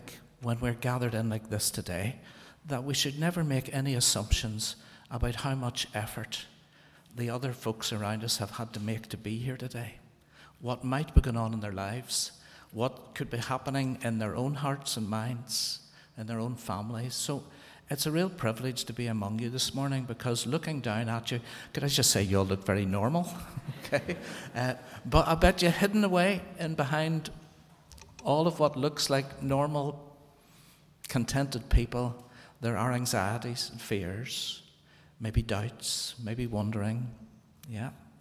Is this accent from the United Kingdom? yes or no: yes; Dundonald, Northern Ireland, United Kingdom; I'm just from along the carriageway. And I grew up in Dundonald, so this is all very, very much like home.